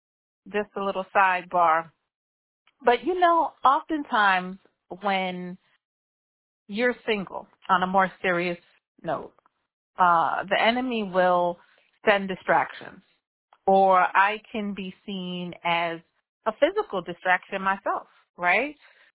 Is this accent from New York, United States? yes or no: yes; New York, United States; I'm from the Bronx, so right out of the Bronx.